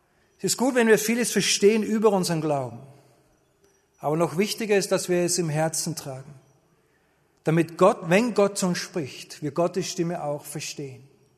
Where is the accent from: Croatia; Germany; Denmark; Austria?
Austria; Und bei uns in Österreich, da ist es so, dass die Schafe meistens über den Sommer über auf die Alm hochkommen